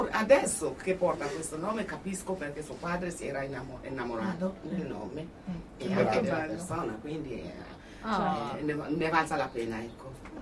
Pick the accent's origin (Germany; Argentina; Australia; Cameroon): Cameroon; io vengo dal Camerun